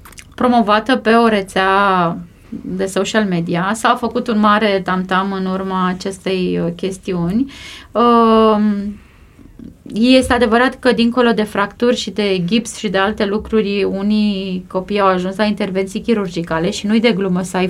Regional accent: Romania; Adică noi suntem români, suntem ok, nu?

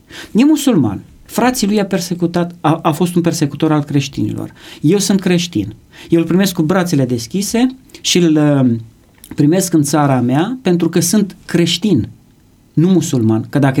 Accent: Romania; Noi suntem români, noi suntem cei care fraternizăm cu cei care sunt în suferință

